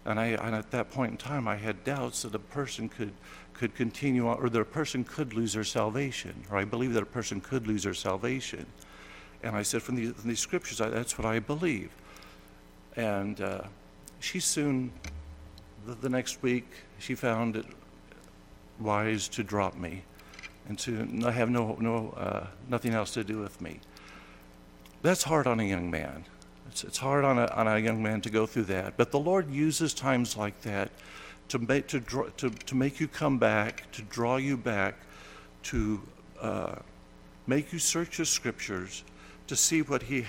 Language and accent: English; New Mexico, United States; As far as a testimony, I was born and raised in New Mexico.